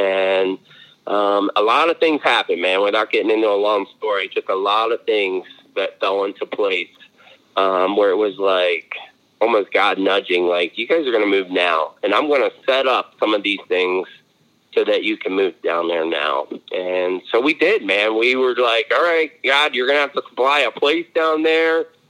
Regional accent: New Jersey, United States; also born or lived in Michigan; I grew up in New Jersey, then moved to Michigan, and I lived there for about 18 years.

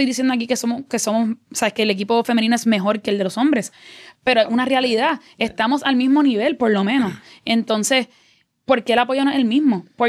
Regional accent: Bayamón, Puerto Rico; nosotros somos de Bayamón, arriba los vaqueros de Bayamón, disculpen a los demás.

